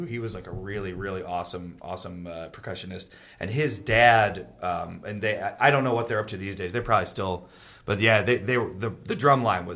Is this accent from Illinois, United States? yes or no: yes; Wheaton, Illinois, United States; because I'm from Wheaton, so you know, it's a western suburb of Chicago